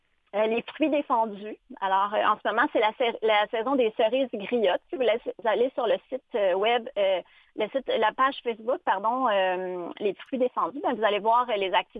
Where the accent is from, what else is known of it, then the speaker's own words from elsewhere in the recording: Quebec, Canada; Moi, j'ai cherché pour ma région d'origine, ma chère Abitibi.